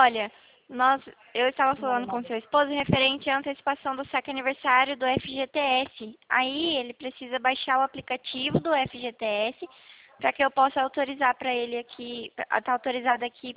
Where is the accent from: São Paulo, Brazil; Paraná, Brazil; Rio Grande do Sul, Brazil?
São Paulo, Brazil; Eu sou aqui do interior de São Paulo